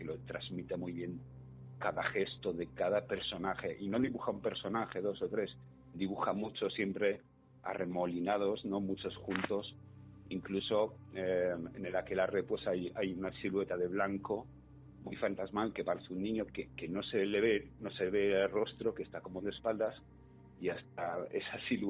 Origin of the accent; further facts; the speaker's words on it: Galicia, Spain; como yo soy gallego, pues nuestros abuelos, nuestras madres